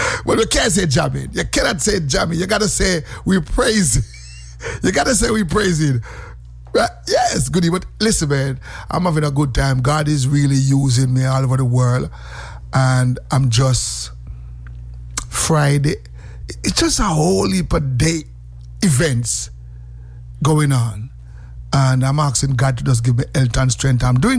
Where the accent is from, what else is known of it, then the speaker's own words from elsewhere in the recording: Jamaica; now in United States; I'm Jamaican.